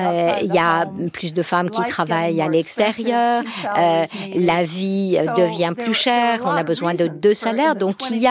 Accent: Texas, United States; French is a second language; Moi, j'ai grandi au Texas

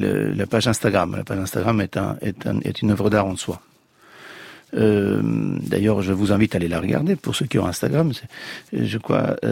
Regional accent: Italy; moved away; Je suis parti il y a 30 ans. Ça fera 30 ans, dans le 21 janvier, ça fera 30 ans que j'ai quitté l'Italie.

